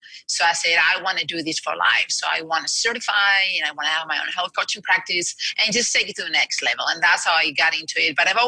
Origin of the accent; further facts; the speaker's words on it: Spain; I'm from Spain. I grew up in Spain and my family business was sport clubs and sport camps.